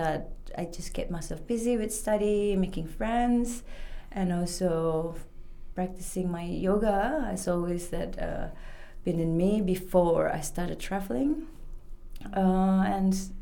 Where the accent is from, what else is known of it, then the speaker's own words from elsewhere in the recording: Indonesia; English is a second language; so much nature that I'm missing from how I grew up in Indonesia.